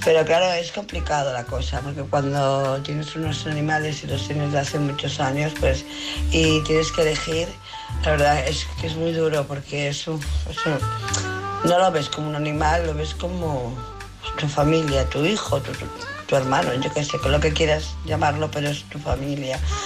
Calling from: Barcelona, Catalonia, Spain; de Barcelona.

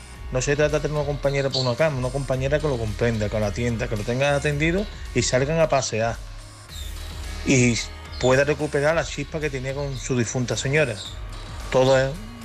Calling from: Seville, Andalusia, Spain; de Sevilla

